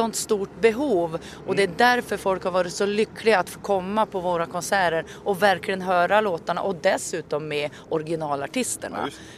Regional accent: Örnsköldsvik, Västernorrland County, Sweden; hemma i Övik där jag och Peter kommer ifrån

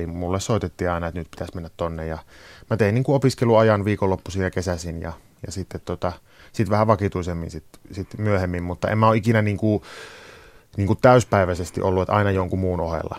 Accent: Sonkajärvi, North Savo, Finland; also born or lived in Helsinki; mä oon siis siellä kasvanut, mä oon syntynyt täällä Helsingissä, mä oon kasvanut siellä Sonkajärvellä, tai 11 vuotta siellä meni, mutta kun mulla ei ole siellä mitään sukua

